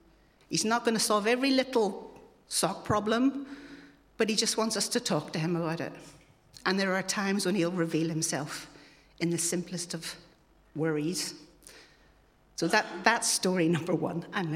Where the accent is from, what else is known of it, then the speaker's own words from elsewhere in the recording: Ireland; So I'm Irish, so when it's sunny, you go to the beach.